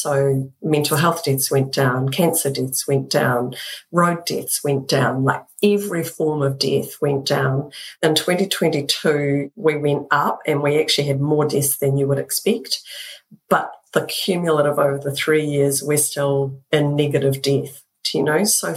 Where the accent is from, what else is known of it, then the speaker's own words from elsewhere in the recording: Wellington, New Zealand; also born or lived in Christchurch; I was from Wellington and it never occurred to me that I would be going to an earthquake zone, right?